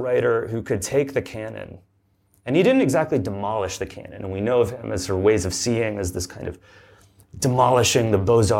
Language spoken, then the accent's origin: English; California, United States; So I grew up in Southern California in one of those like McMansion-y kind of like pink stucco homes.